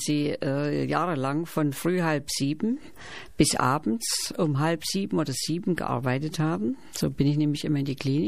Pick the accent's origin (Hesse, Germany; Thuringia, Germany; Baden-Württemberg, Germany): Thuringia, Germany; Steinach; Also mein Dialekt stammt aus dem Thüringer Wald, aus dem tiefsten Thüringer Wald, aus Steinach bei Sonneberg.